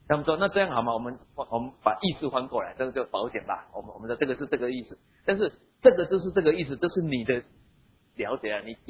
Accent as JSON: {"language": "Chinese", "country": "Taiwan", "said": "我们台湾人呢，我们对羊的感情就没有像犹太人对羊那个感情那么好"}